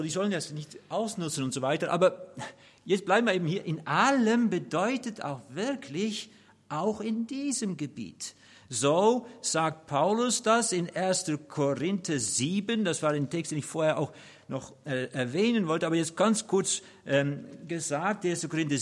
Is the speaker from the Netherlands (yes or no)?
yes; Netherlands; German is a second language; nicht allein als Mann, sondern auch als Holländer. Wir haben eine andere Art und sprechen die Dinge so manchmal etwas komisch